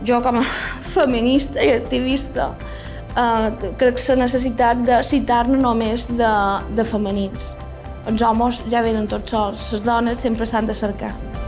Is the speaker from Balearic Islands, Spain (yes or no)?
yes; Artà, Balearic Islands, Spain; now in Barcelona, Spain; sóc poeta, artenenca, sóc d'Artà, però visc a Barcelona.